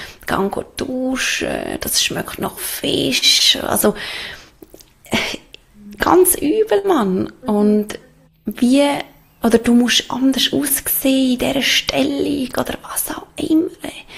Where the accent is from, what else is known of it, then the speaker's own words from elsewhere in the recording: Switzerland; Ich bin, glaube ich, 32 jetzt geworden, ja. Ich komme aus der Schweiz, lebe nicht mehr in einem festen Zuhause. Seit jetzt bald 2 Jahren. Wir leben unterwegs, also meine Mann und ich.